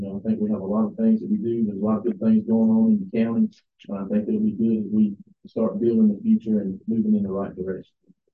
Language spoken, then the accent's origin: English; Orlando, North Carolina, United States; Growing up in Orlando, North Carolina, on Palmer Street, you know, never thought I would get the chance to go and do some of the things I've done and be able to bring some of those talents back home.